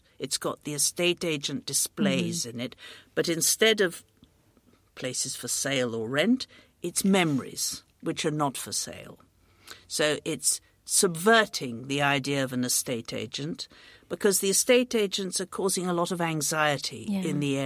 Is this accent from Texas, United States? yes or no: no; San Francisco, California, United States; born there; I was born in San Francisco in 1949, long time ago, and I lived in seven countries before the age of 15.